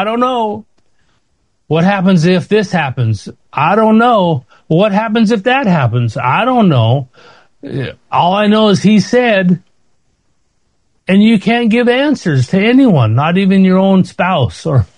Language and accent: English; Canada; because as Canadian, you're allowed 6 months.